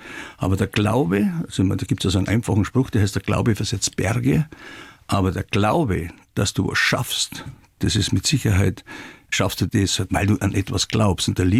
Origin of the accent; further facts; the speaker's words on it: Traunstein, Bavaria, Germany; born there; die konnte man in Traunstein ja nur im Priesterseminar machen